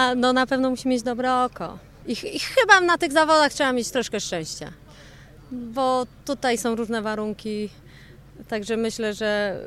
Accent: Murzasichle, Lesser Poland, Poland; mąż ma na imię Andrzej, jesteśmy z Murza Sichlako, Zakopanego.

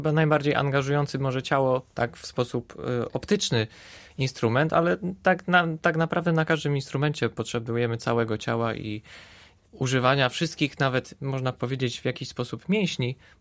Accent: Kożuchów, Lubusz Voivodeship, Poland; tam gdzie się wychowałem w Kożuchowie

